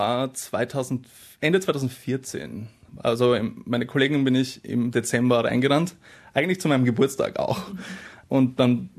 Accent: Styria, Austria; also born or lived in Graz; Ich komme aus dem Süden der Steiermark, aus der schönen Weinstraße oder vom schönen Weinstraßengebiet.

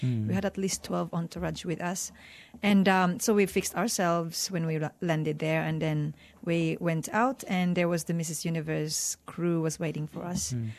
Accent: Philippines; born there; English is a second language; I'm from Philippines and I was born there.

